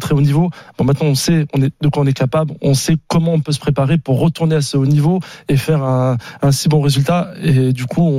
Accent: Paris, Île-de-France, France; parce qu'en plus moi je suis parisien, donc avoir les Jeux à Paris c'était important.

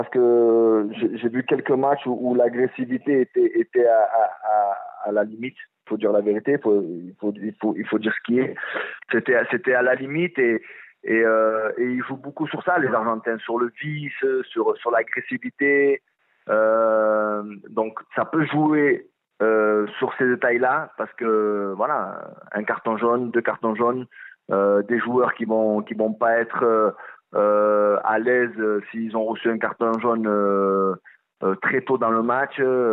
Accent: France; Moi, je suis français.

